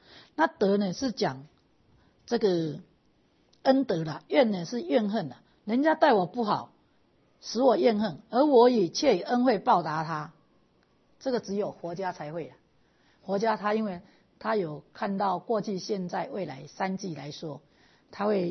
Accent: Taiwan; 因为我们台湾人很会去修护啊

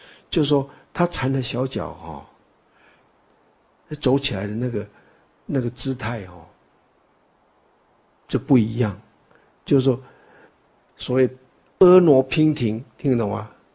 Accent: China; 这个实在是我们中国人一种古代那种大男人主义的那种残忍啊

